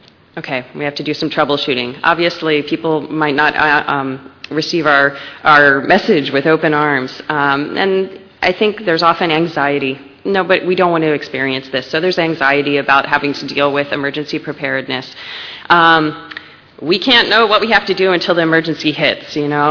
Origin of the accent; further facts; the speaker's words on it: Mid-Atlantic, United States; I'm from the Mid-Atlantic, so I'm talking about Hurricane Agnes here.